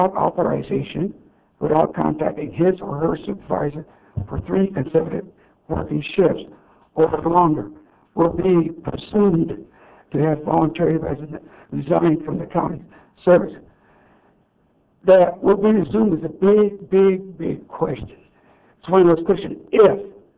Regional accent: Newman, California, United States; Especially from Orestimba, my hometown, Newman.

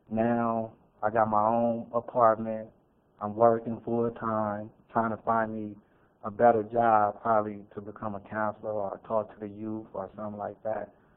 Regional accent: San Francisco, California, United States; I only have a little bit to talk about, but I came from San Francisco. I've been out here for about 4 years.

